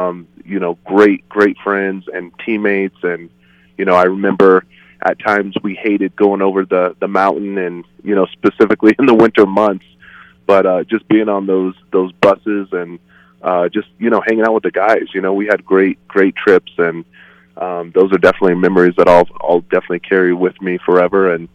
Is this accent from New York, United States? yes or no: no; Fruita, Colorado, United States; I was able to transfer over there, you know, after growing up in Fruta